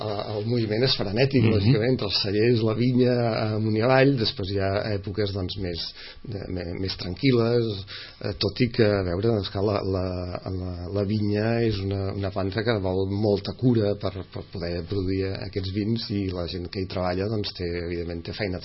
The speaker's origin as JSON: {"language": "Catalan", "town": "Barcelona", "region": "Catalonia", "country": "Spain", "lives_now": "Sitges, Spain", "said": "Jo que vaig a treballar a Barcelona i que som barceloní"}